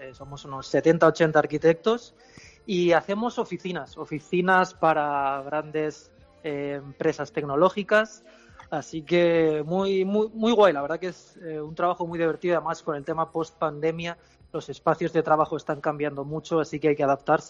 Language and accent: Spanish; Castellón, Valencian Community, Spain; yo soy de Castellón y la gota fría en Castellón he pasado más miedo que tifones en Japón